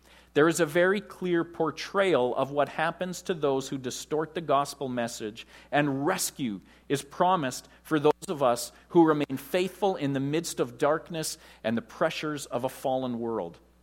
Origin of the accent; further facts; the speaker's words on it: Saskatchewan, Canada; Growing up in Saskatchewan, we thought a John Deere tractor in a wheat field was fine art.